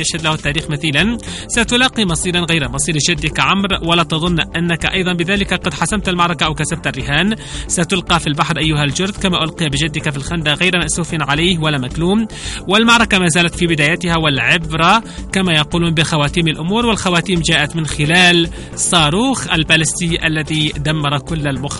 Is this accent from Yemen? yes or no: yes; Yemen; ونحن كشعب يمني نفتخر بجيشنا ولجاننا الشعبية